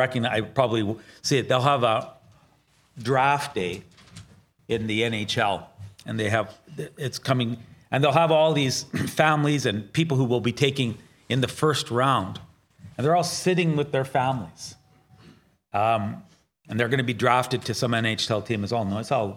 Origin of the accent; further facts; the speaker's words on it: Sudbury, Ontario, Canada; Well, you can relate to me. I'm from Sudbury.